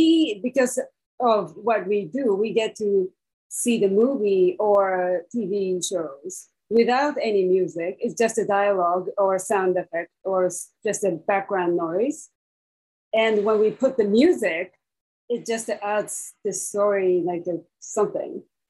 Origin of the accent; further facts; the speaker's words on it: Japan; now in United States; I grew up in Japan, and I came to school in the U.S.